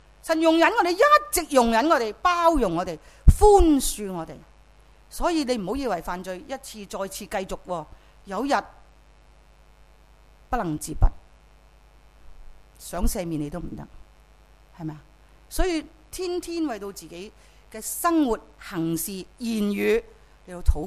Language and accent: Chinese; Chaozhou, Guangdong, China; 我是潮州人